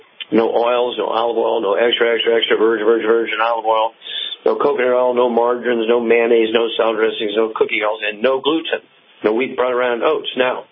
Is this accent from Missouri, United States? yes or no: yes; Missouri, United States; Let's start out in my home state. Chuck, let's go to Missouri.